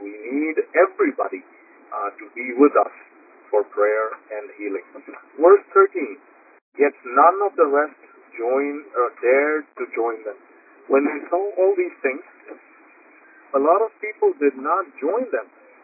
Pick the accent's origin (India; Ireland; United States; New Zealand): India; this is something that we as an Indian community and we as a Malangara Orthodox Church need to understand deeply.